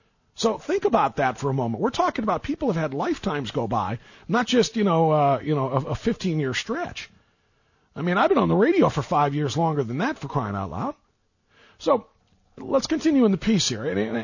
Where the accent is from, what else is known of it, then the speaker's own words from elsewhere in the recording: Cleveland, Ohio, United States; You and I, Jim Cushlin, who were born and raised in Cleveland and are Cleveland sports fans lifelong, we waited 52 years between championships.